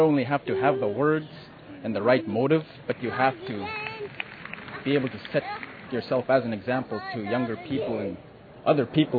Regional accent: Kipnuk, Alaska, United States; I'm from Kipnuk, and I am 19 years old.

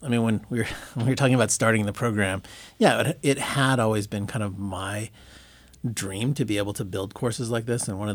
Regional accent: Anchorage, Alaska, United States; Well, I was born in Anchorage and grew up in Anchorage.

